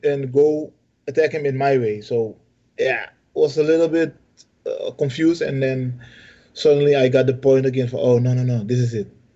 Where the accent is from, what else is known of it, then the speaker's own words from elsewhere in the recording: Suriname; Suriname is close to Brazil, close to Guyana, it's in the Caribbean.